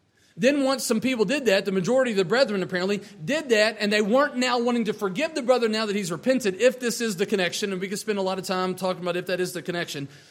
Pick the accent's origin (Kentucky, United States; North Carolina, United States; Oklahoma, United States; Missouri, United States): Kentucky, United States; because I was born and raised in Kentucky, and this outsider knew more about my commonwealth, to me a state, than I did, you know.